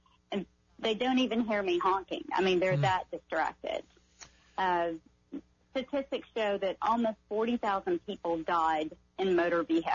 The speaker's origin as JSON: {"language": "English", "region": "Texas", "country": "United States", "said": "We're from Texas"}